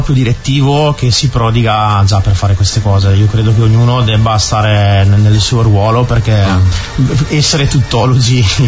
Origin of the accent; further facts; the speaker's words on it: Brescia, Lombardy, Italy; io se posso dire, sono un bresciano atipico